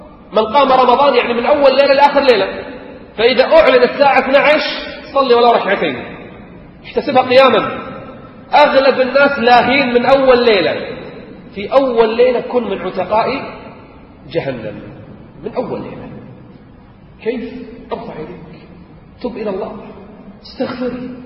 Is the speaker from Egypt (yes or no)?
no; Kuwait